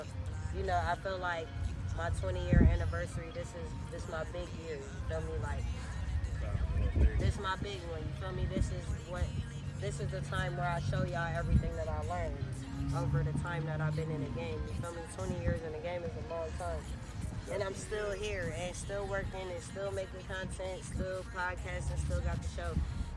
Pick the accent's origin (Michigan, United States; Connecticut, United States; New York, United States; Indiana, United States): New York, United States; Rochester; also born or lived in Los Angeles, United States; I was born in New York. Rochester, New York. Upstate New York. East Side, baby, you heard? I was born out there. And then, I was, like, raised between there and L.A.